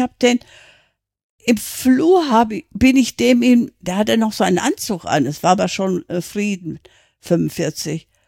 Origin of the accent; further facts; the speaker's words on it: North Rhine-Westphalia, Germany; born there; also born or lived in Black Forest; Ich bin im Ruhrgebiet geboren worden, 1937, dann kam der Krieg, dann wurden wir evakuiert in den Schwarzwald.